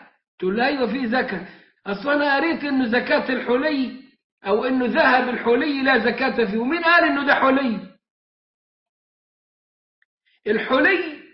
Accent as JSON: {"language": "Arabic", "country": "Egypt", "lives_now": "Turkey", "said": "أموال عندنا في مصر بالجنيه"}